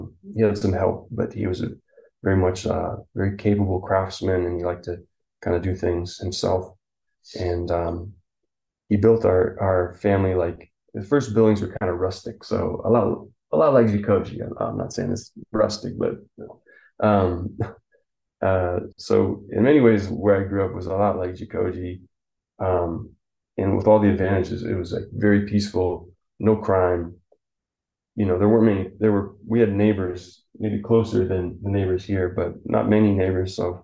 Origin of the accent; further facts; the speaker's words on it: Chico, California, United States; born there; also born or lived in Paradise; I was born in 1984 in Chico, California, which is just a couple hours northeast of here.